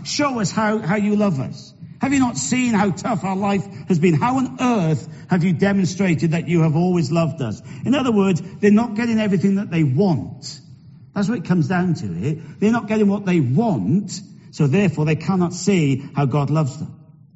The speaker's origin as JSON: {"language": "English", "region": "Wales", "country": "United Kingdom", "moved": "as an adult", "said": "But being Welsh, even though I haven't lived in Wales since 2001, being Welsh is something who I am, is something who I will always be, and I'm very proud to be a Welshman."}